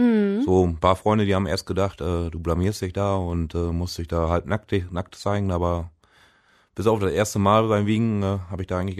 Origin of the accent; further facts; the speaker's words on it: Ochtrup, North Rhine-Westphalia, Germany; now in Gronau-Epe, Germany; 34 Jahre alt, wohne mittlerweile in Gronau-Epe. Ich bin gebürtiger Ochtrupper, verheiratet, habe 2 Söhne, 8 und 3 Jahre alt.